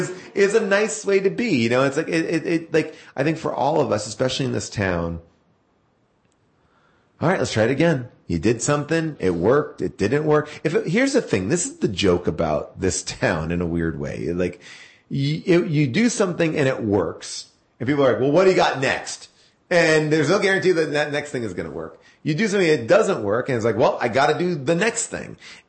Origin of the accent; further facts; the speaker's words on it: New York, United States; now in Los Angeles, United States; I'm from Long Island. I grew up a Knicks fan.